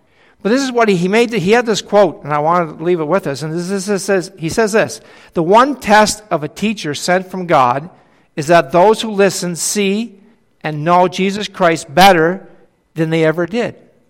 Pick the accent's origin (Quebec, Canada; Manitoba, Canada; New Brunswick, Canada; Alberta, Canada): New Brunswick, Canada; I'm from New Brunswick. Moncton is called the Hub City. I call it Monkey Town